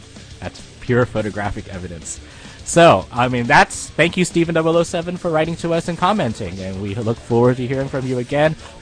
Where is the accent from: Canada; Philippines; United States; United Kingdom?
Philippines; By the way, I am from the Philippines.